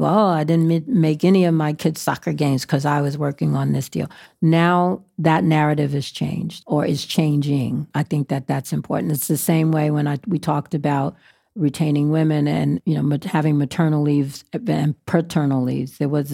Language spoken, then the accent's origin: English; New York City, New York, United States; as a young girl growing up in Harlem, you know, uptown. So we're all the way downtown on the west side. I grew up all the way uptown